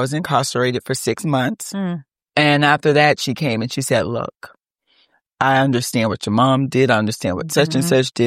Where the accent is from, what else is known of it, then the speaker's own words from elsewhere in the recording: St. Petersburg, Florida, United States; also born or lived in Clearwater; I was born in Clearwater, Florida. Left home at age 10. I ran away at age 10 due to my mother fought with substance abuse. So from Clearwater, I went to St. Petersburg, Florida.